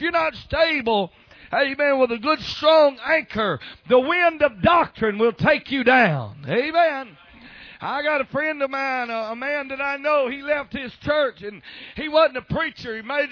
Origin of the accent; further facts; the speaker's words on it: Pascagoula, Mississippi, United States; So I tell folks I was from Pascagoula, Mississippi, which is a city, and I pastored in the country, and I tell folks I'm a country city slicker.